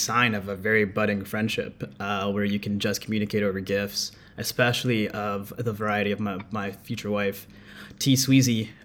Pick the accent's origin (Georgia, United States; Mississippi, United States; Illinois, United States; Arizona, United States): Arizona, United States; Ahwatukee; Growing up in Ahwatukee was very interesting. It's also called All White Tukey because the majority of the people there are white, which just is what it is. My parents moved to Chandler shortly after